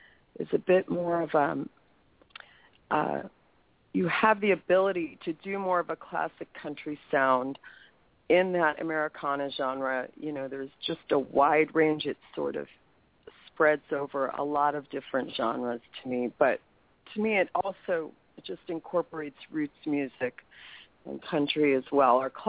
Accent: Midwest, United States; Yeah, I'm from the Midwest. I do.

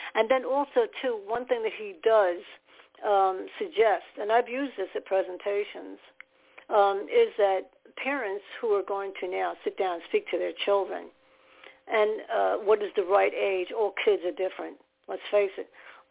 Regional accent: New Jersey, United States; I'm from New Jersey, and you go to New Jersey.

